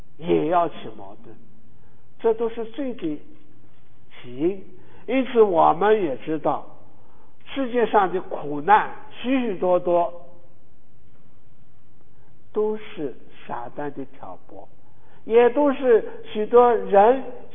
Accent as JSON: {"language": "Chinese", "country": "China", "said": "我来自于大陆的，我们是在大陆生活了几十年的新中国的一代传道人的后辈，"}